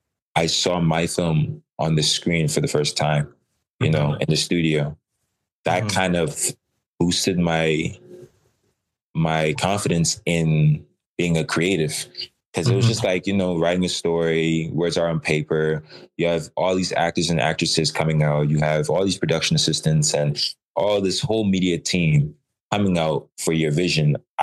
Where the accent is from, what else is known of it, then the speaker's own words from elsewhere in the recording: Providenciales, Turks & Caicos Islands; born and raised in Providenciales, a visionary